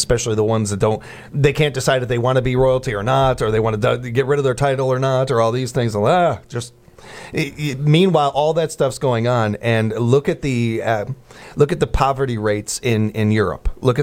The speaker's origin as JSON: {"language": "English", "country": "United Kingdom"}